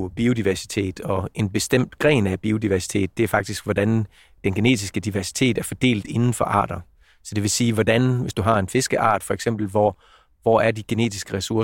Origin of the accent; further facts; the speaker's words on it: Central Denmark Region, Denmark; Jeg har startet som ung knægt i Vestjylland med interesse i lystfiskeri og er opvokset ved Skjern Å.